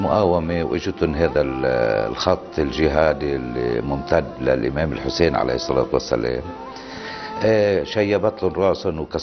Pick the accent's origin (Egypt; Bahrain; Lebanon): Lebanon; Maroun al-Ras, South Governorate; كونهم أهل بلدتنا هون بشغلهم بالأرض الملازقة لفلسطين المحتلة